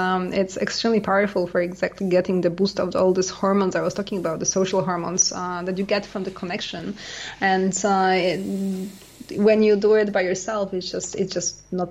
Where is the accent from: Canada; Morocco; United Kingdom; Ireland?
Canada; also born or lived in United States; I lived in US as well for a while. I'm Canadian.